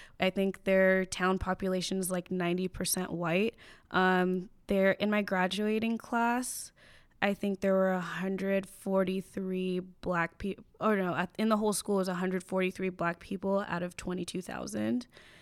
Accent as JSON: {"language": "English", "town": "Chino Hills", "region": "California", "country": "United States", "tie": "born or raised there", "said": "Yeah, so I grew up in Chino Hills. It's about an hour outside of LA."}